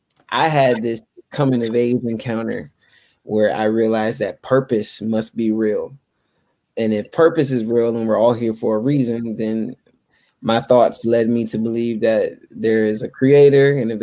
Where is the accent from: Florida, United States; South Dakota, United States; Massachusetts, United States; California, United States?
Florida, United States; Tallahassee; I'm from Tallahassee, Florida, raised down some dirt roads with some hardworking people. A lot of them are street evangelists.